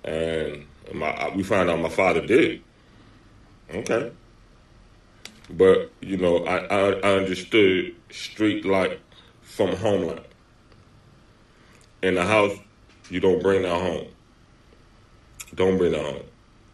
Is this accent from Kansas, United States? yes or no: no; Los Angeles, California, United States; But I grew up in Los Angeles, and shout out to my mother and my father.